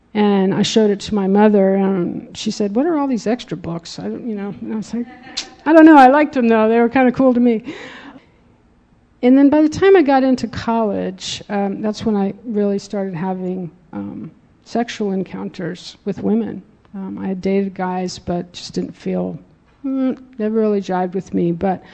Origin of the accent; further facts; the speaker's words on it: Clearwater, Florida, United States; Cool thing was, I grew up in Clearwater, Florida, just so you all know I'm from that area.